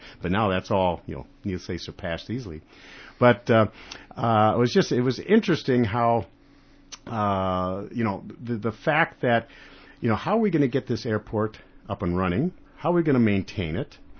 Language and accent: English; Wisconsin, United States; I'm a cheesehead, you know, I'm a economic refugee. All I got in my hometown is Tombstone Pizza and Weathershield windows.